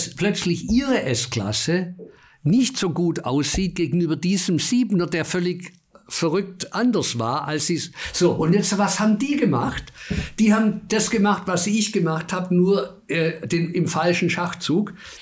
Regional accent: Bavaria, Germany; born there; Da ich gesagt, aber ich bin in Bayern geboren.

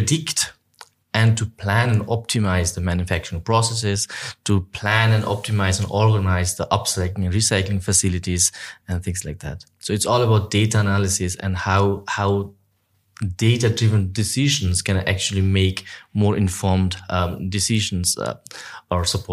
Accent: Nepal; I come from Nepal, a country that is one of the poorest in the whole world

